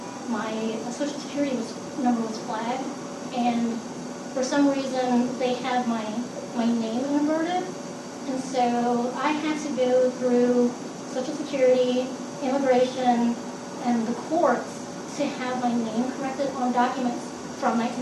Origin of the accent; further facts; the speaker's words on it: Vietnam; now in United States; I'm originally from Vietnam, so it's really kind of crazy because when I meet a lot of people, they have zero idea that I was not born in this country.